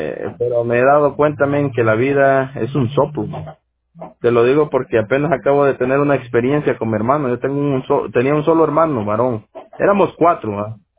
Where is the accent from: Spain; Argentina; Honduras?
Honduras; tenía un hermano mío que yo soy de Honduras, ¿verdad?